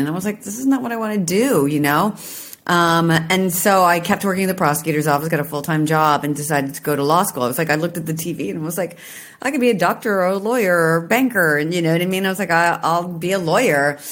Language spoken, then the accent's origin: English; Washington, United States; I'm from Washington State. I went to University of Washington.